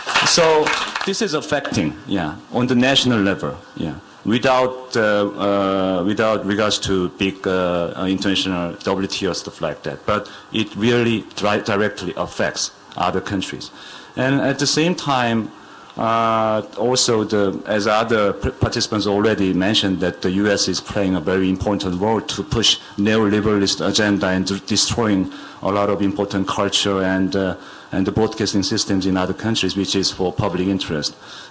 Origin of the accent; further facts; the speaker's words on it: South Korea; Yeah, nice to meet you. And I'm from Korea.